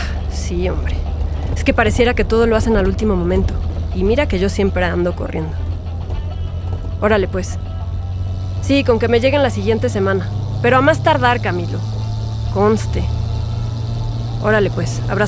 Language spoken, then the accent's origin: Spanish; Zacatecas, Mexico; now in Mexico City, Mexico; No, de hecho soy de Zacatecas. Me fui para allá hace más de 10 años.